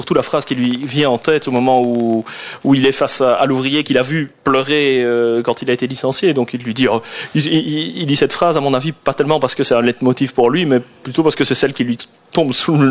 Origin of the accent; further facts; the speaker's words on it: Liège, Wallonia, Belgium; j'ai grandi à Liège quand j'étais petit